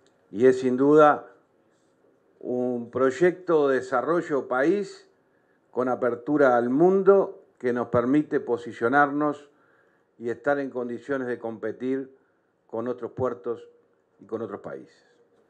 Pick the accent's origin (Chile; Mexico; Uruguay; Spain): Uruguay